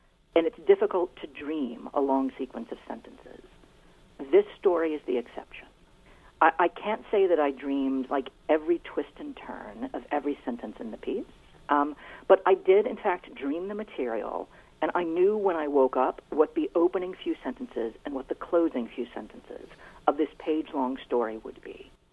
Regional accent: Little Rock, Arkansas, United States; I'll be giving a reading in Little Rock, my hometown, sometime soon.

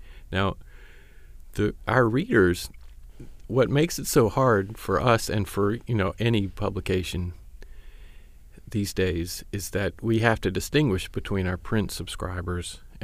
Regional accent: Greenville, South Carolina, United States; also born or lived in Myrtle Beach; Yeah. In Greenville first. And then, as a teenager, I moved to Myrtle Beach.

